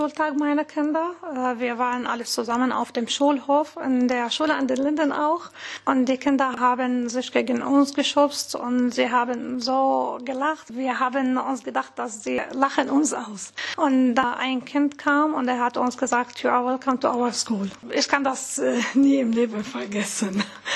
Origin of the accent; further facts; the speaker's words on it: Homs, Homs Governorate, Syria; German is a second language; moved away as an adult; now in Germany; Ja, wir sind beide in Homs aufgewachsen und wir haben Englischliteratur studiert.